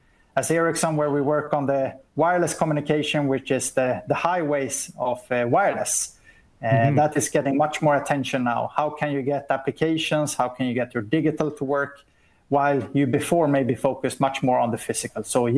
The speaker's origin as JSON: {"language": "English", "country": "Sweden", "also_born_or_lived": "United States", "said": "I'm coming from Sweden, as you know, and I've been traveling around and worked a lot for Ericsson in Southeast Asia, in the US for 3 years, based in Texas"}